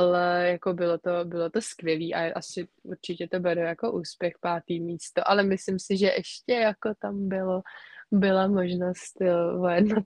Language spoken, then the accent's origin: Czech; Prague, Czechia; No, vlastně já jsem z Prahy, takže já jsem byla celou sezónu bíčovou taky v Praze.